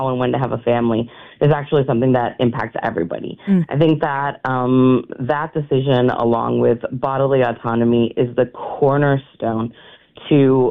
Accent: Wisconsin, United States; now in Texas, United States; I'm from Wisconsin. I lived here for most of my life and went to school here, but I live in Texas now.

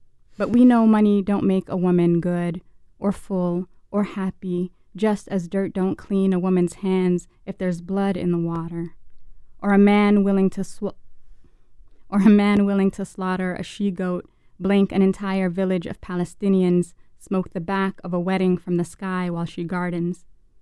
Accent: Atlanta, Georgia, United States; also born or lived in Somalia; Yeah, I mean, I was born in Somalia and raised in Atlanta, Georgia. While I spent some time in Mississippi, I'm not from Mississippi

